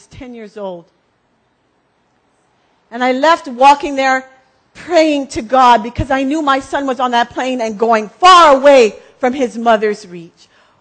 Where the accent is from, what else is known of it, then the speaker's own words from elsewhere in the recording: Hawaii, United States; In all my years as a child growing up on Oahu, I have never seen fog like this.